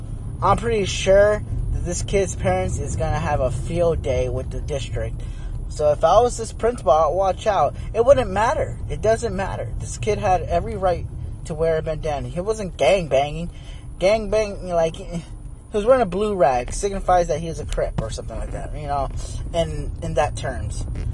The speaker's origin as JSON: {"language": "English", "region": "Arizona", "country": "United States", "said": "Hit Arizona, you know, so I'm from Arizona, so I gotta hit home."}